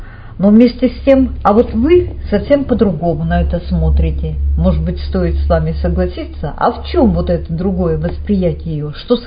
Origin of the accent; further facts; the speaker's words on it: Siberia, Russia; естественно, родились, как мы сибиряки говорим, за камнем